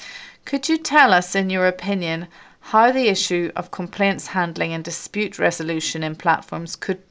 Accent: Thailand; Doctor, I'm from Thailand.

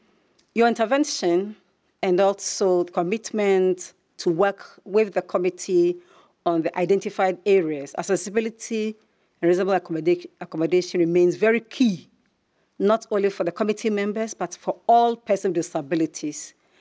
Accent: Ghana; As you know, because I come from Ghana, by our principles, I wasn't involved.

